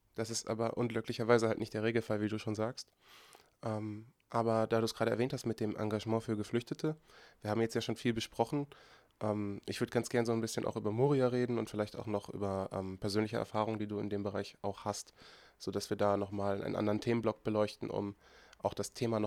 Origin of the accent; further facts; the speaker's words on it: Oldenburg, Lower Saxony, Germany; born there; now in Darmstadt, Germany; ich bin gebürtig aus Oldenburg, nicht aus Offenbach, sorry, und wohne derzeit in Darmstadt.